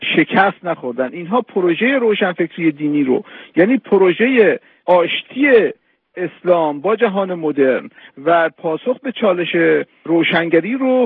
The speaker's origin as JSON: {"language": "Persian", "country": "Iran", "said": "و به عنوان یک ایرانی آرزوی من هستش که این امکان پذیر باشه."}